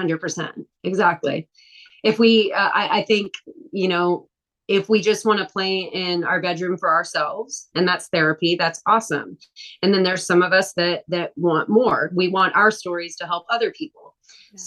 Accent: California, United States; born there; also born or lived in Texas; Even I consider Texas home, but I was born in California.

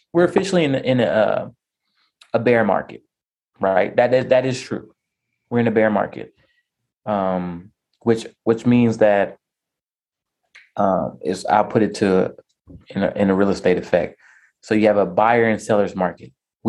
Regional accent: Atlanta, Georgia, United States; I mean, I'm just from Atlanta

